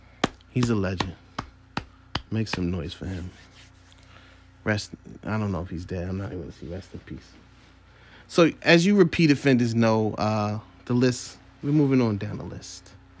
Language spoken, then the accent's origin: English; Brooklyn, New York, United States; I'm from Brooklyn, New York, and if you're from Brooklyn, New York, in particular Central Brooklyn.